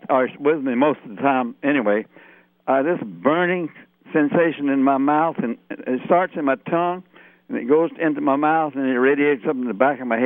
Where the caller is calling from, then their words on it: San Pablo, California, United States; I'm calling from San Pablo, California.